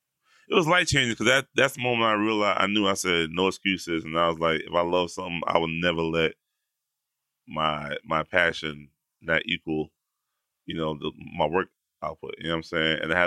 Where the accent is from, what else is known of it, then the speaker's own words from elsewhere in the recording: Queens, New York, United States; So ironically, I'm from Howard, Queens.